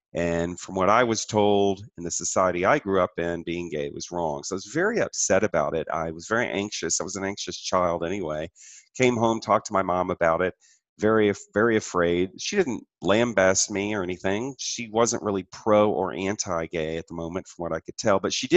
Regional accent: Atlanta, Georgia, United States; also born or lived in Florida; So I was born in 1965 in Florida, moved to Atlanta after my mom and dad got divorced in 1970. And so I was 5 years old then

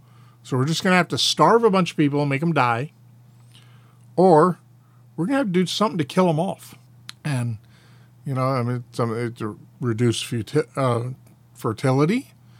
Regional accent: Frenchtown, United States; my childhood home, the house that I grew up in Frenchtown that mom and dad sold in the early 90s.

